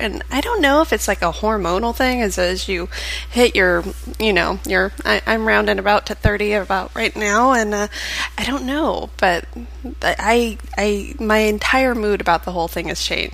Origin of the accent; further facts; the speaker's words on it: Las Vegas, Nevada, United States; I grew up in Las Vegas, so you're pretty much always exposed to...